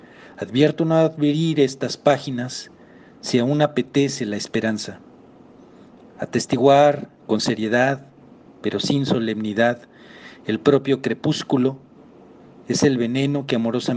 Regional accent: Guadalajara, Jalisco, Mexico; Soy de Guadalajara, Jalisco.

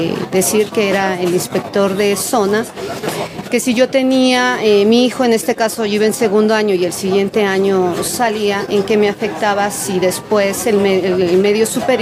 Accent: Iztacalco, Mexico City, Mexico; nosotros venimos de Iztacalco aquí al plantón para apoyar

